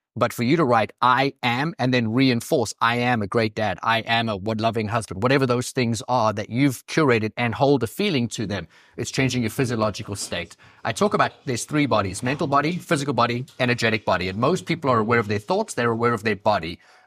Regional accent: East Coast, United States; It's because I'm from the East Coast and we're obviously in LA.

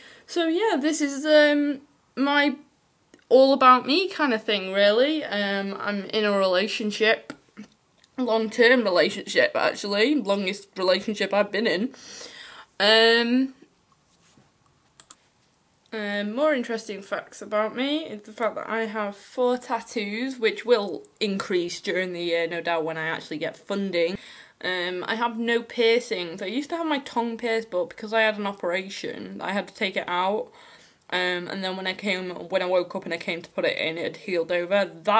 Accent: North West England, United Kingdom; If you're wondering what my accent is, I'm from Cheshire, which is too south to be northern

